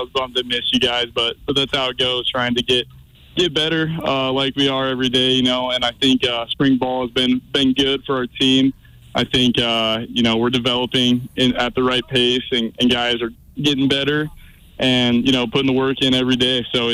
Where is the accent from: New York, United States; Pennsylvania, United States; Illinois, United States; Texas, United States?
Texas, United States; Fairfield; I was kind of upset that they wanted to leave Fairfield and leave my hometown.